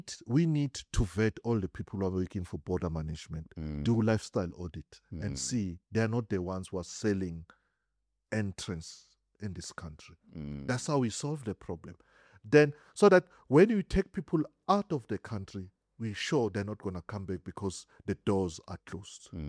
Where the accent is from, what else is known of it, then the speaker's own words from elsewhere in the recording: South Africa; I'm born and bred in South Africa.